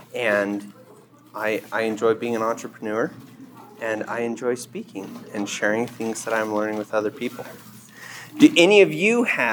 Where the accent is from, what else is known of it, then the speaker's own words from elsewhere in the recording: Idaho Falls, Idaho, United States; A little bit about myself. I grew up in Idaho Falls.